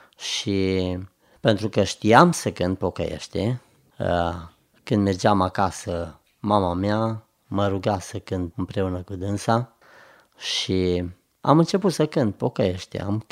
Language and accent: Romanian; Oradea, Bihor County, Romania; sunt din Oradea, de lângă Oradea născut, dar sunt membru la biserica Efrata numărul 9 Oradea